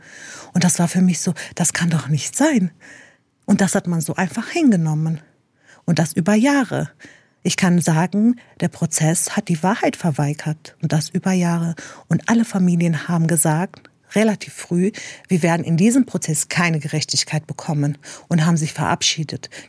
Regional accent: Dortmund, North Rhine-Westphalia, Germany; Deutschland ist einfach meine Heimat und Dortmund ist mein Zuhause.

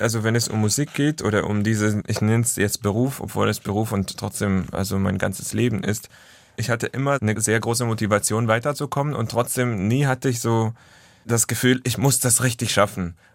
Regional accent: Israel; Und ich habe da ein bisschen aus meiner Heimat, also aus dem Jüdischen oder aus Israel, einfach ein paar Lieder mitgebracht.

